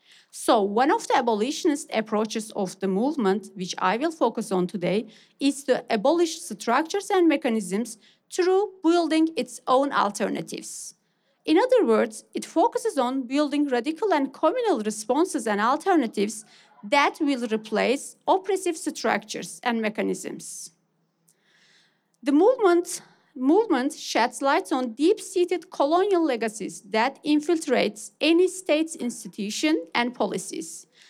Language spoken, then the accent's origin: English; Turkey; I am from Kurdistan, which is also a colonized region. I am from Kurdistan within Turkey, occupied by Turkey.